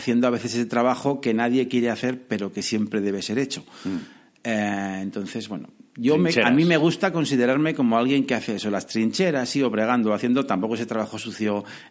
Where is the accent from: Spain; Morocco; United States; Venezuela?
Spain; Zaragoza, Aragon; yo soy un tipo que nació y que vive en Zaragoza. Soy aragonés, me considero aragonés por los cuatro costados. Mi padre es de Huesca, mi madre es de Teruel y yo soy de Zaragoza